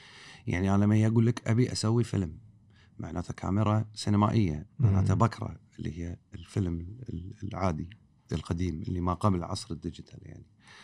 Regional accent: Kuwait; الثقافة السائدة هنا عندنا بالكويت إن السينما هو مكان تروح له تقص تذكرة وتطالع فيلم أجنبي مو عربي ولا كويتي

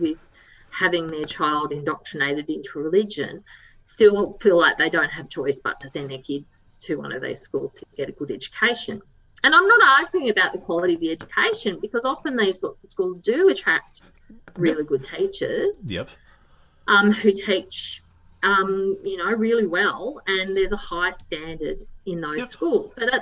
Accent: New South Wales, Australia; now in Tasmania, Australia; whereas, you know, I grew up in New South Wales.

